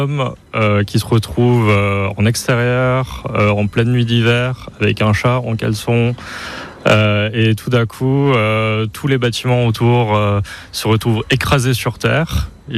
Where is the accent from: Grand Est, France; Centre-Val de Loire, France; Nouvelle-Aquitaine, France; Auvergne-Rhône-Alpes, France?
Centre-Val de Loire, France; Tours; je viens de Tours